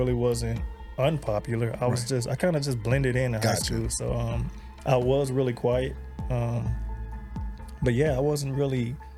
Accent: Atlanta, Georgia, United States; born there; also born or lived in Bronx, New York; I was born in Atlanta.

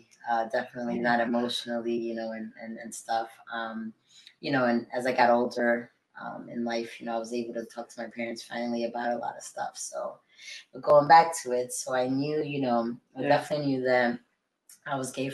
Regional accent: Virginia, United States; I was raised in Virginia. I went to some of my elementary, my middle school, and my high school.

